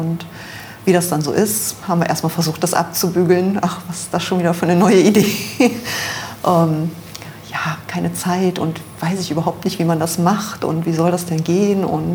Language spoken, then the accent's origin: German; Saxony-Anhalt, Germany; moved away; aufgewachsen bin ich in der Nähe von Magdeburg. Dann sind wir 1990 umgezogen, der Guido, mein Mann und ich, nach Düsseldorf